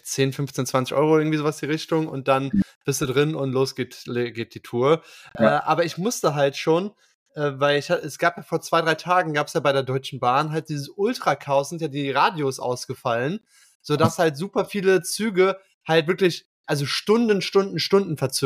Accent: Germany; Ja, ich komme aus Deutschland. Und dann war so, also erstmal war die erste Frage so, ja, where are you from? Ne, ja, von wo kommst du? Ja, aus Deutschland.

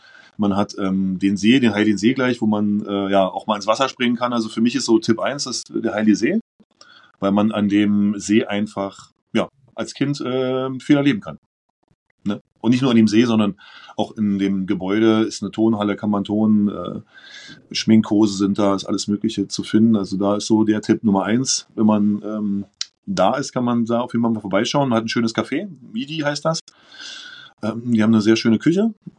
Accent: Potsdam, Brandenburg, Germany; Also wir haben in Potsdam ja die Location Treffpunkt Freizeit nennt sich das. Ich bin ja im Ostteil groß geworden

